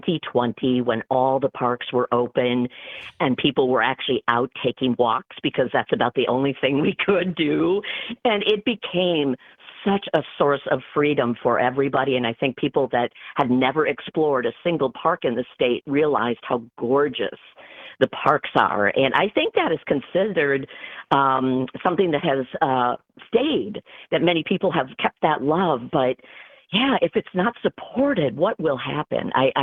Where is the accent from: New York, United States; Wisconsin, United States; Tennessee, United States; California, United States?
Wisconsin, United States; I am from Shawano County originally